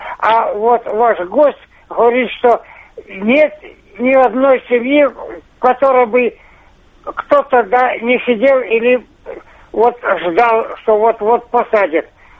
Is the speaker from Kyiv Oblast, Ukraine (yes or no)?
yes; Kyiv Oblast, Ukraine; Вот я из Киевской области. У нас село очень большое.